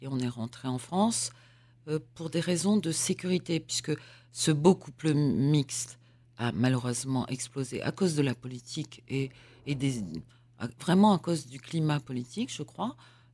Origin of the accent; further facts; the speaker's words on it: Algiers, Algiers Province, Algeria; born there; Je suis née en Algérie. Je suis née à Alger, parce que je suis née de mère pied-noir. Donc parfois, je dis que je suis deux fois algérienne, parce que ma mère était pied-noir, mais pied-noir très algérienne.